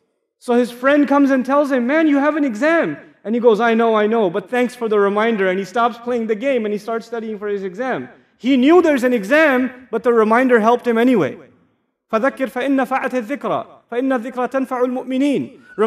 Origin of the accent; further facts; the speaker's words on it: United States; I'm visiting here from the United States.